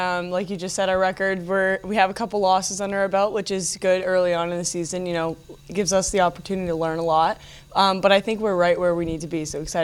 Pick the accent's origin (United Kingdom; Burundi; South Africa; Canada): Canada; now in Burlington, United States; But I'm from Canada, so cold is something I'm used to.